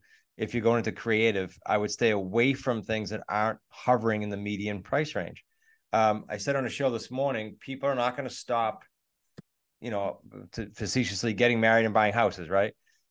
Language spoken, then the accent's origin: English; New England, United States; Our personalities might not fit. We're from New England. Who knows?